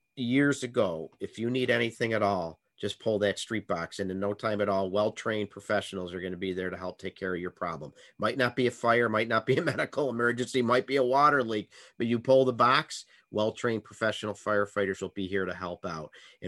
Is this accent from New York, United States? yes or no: yes; Buffalo, New York, United States; My hometown, Buffalo, New York, in 1983, 2 days after Christmas, the horrific propane explosion killing 5 Buffalo firefighters.